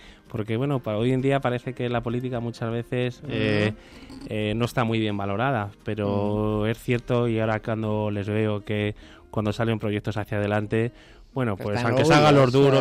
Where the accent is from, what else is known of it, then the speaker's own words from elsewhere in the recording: Aranjuez, Community of Madrid, Spain; also born or lived in Santa Cruz de Tenerife; Sí, mi familia es de Aranjuez. Lo único que por motivos laborales vivieron en Santa Cruz de Tenerife y ahí nací yo, en Santa Cruz de Tenerife, pero con un añito y poco ya, ya volvimos a Aranjuez.